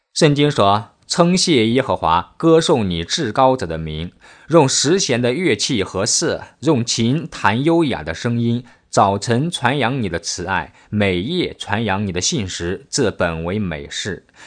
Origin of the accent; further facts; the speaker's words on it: China; 我们中国人也讲汗流浃背